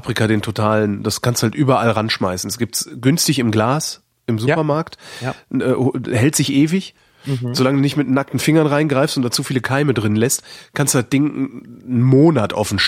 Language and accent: German; West Germany, Germany; Aber frag mich nicht. Ich bin im Westen groß geworden.